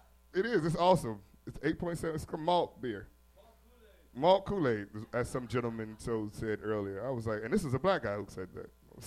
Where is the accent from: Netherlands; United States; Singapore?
United States; Gary, Indiana; One of them, number 7 on the list, is Gary, Indiana, my hometown.